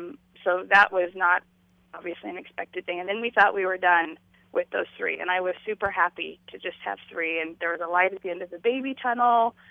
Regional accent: California, United States; Well, my husband and I both grew up super devout, conservative LDS. I grew up in California.

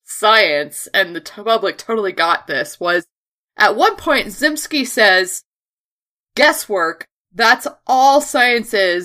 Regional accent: California, United States; now in Florida, United States; But I know where the tectonic plates are because I'm from California.

